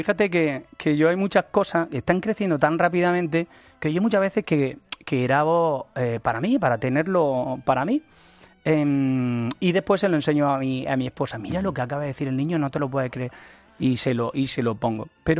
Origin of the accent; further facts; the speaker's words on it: Almería, Andalusia, Spain; Es una bendición para mí ser almeriense, ser andaluz, ser español.